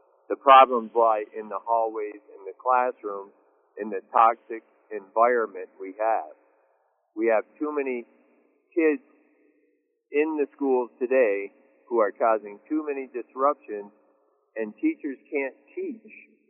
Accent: Vermont, United States; and, you know, I grew up in Vermont, so I think a lot of this is common sense

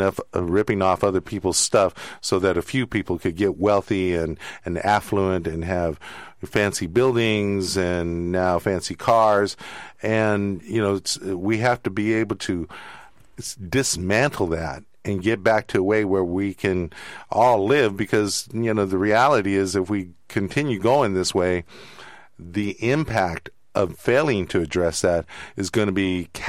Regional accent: Richmond, California, United States; Yeah, well, I mean, I grew up in Richmond all my life

